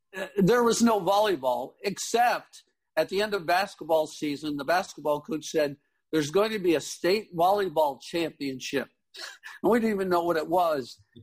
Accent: Utica, New York, United States; moved away as an adult; I was born in Utica, New York. It's part of the Mohawk Valley and the base of the Adirondack Mountains in New York.

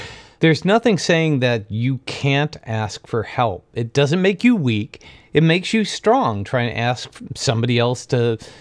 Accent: New York, United States; I was born and raised in New York and Catholic.

